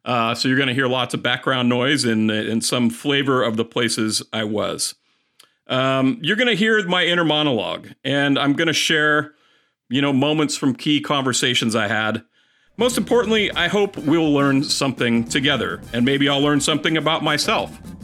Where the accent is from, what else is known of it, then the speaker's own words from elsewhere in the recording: United States; But, you know, I'm an American, and, I'm not afraid of saying that, despite all that.